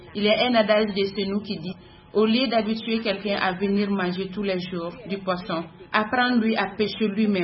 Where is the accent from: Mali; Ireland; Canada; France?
Mali; Bankass, Mopti; je viens de Bankasa.